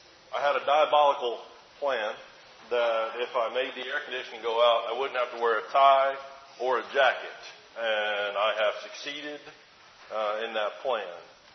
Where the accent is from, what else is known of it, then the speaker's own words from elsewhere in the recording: Alabama, United States; I grew up in Alabama, so like I have been to a pig farm.